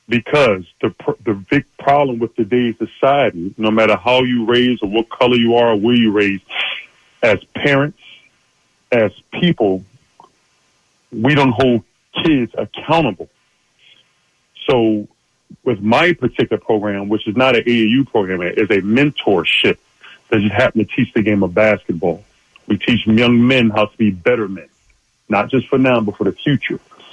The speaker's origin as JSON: {"language": "English", "town": "Philadelphia", "region": "Pennsylvania", "country": "United States", "tie": "born or raised there", "said": "I was born in Temple Hospital. I was raised pretty much on Temple's campus. And I grew up in a house with no heat, no running water. And I grew up in a drug house."}